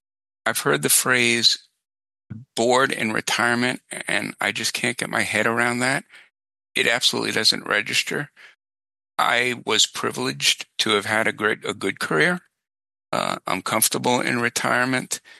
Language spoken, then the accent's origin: English; New York City, New York, United States; born there; I was born in New York City in 1954, graduated Harvard Law in 1980